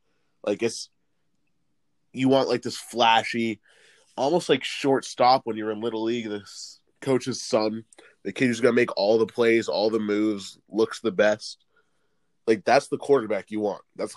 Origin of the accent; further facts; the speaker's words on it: Boston, Massachusetts, United States; And I love Tom Brady, and I'm a huge fan because we're from Beantown.